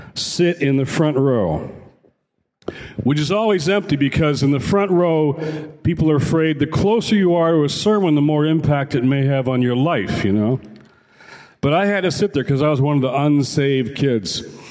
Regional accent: Detroit, Michigan, United States; When I was a kid growing up in Detroit, I like to walk around a little bit.

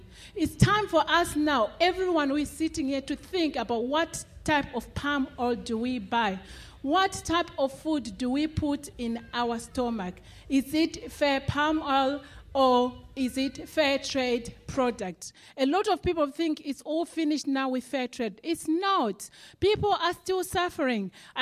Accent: Zimbabwe; when I grew up in Zimbabwe, I've always used palm olive.

